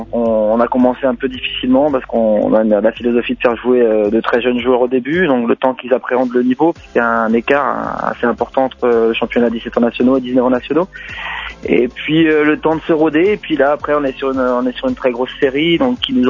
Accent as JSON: {"language": "French", "town": "Guingamp", "region": "Brittany", "country": "France", "tie": "born or raised there", "said": "Bah oui, je suis natif de Guingamp. Après, mes parents habitaient à Ploumagoire"}